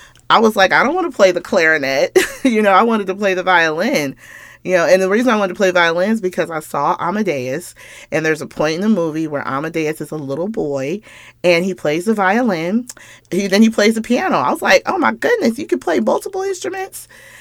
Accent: Atlanta, Georgia, United States; born there; also born or lived in Kentucky; now in Chicago, United States; I am currently living now in Chicago, Illinois. Here's the story. I was born in Georgia. My parents met in Georgia.

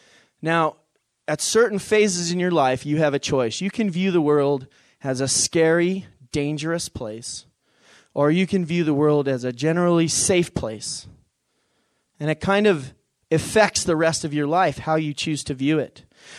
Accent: Colorado, United States; And I grew up in Colorado.

